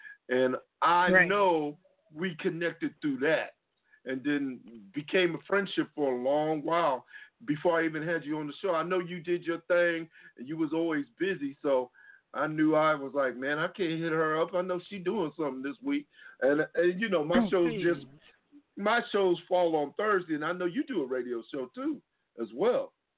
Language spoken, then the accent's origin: English; Ohio, United States; also born or lived in Atlanta; now in Grand Prairie, United States; Well, homie, I'm from Ohio too. And I lived in Atlanta 17 years too.